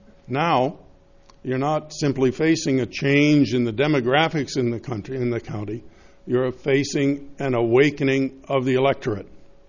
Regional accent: Templeton, California, United States; I'm from Templeton.

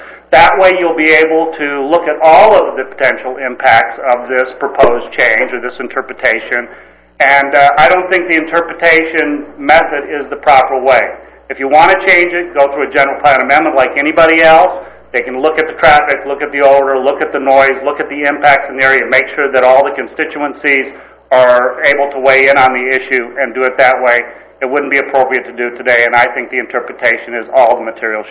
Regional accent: Santa Margarita, California, United States; from Santa Margarita

